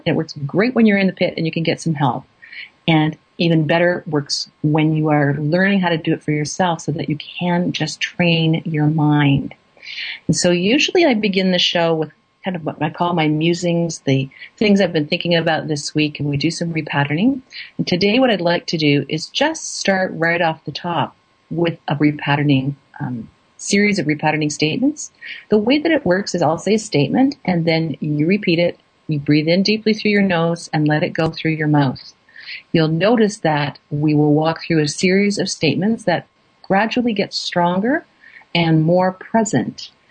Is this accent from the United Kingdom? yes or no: no; Canada; I'm Canadian. That's a giveaway the way I say that last letter of the alphabet. I'm based in Calgary, Alberta, Canada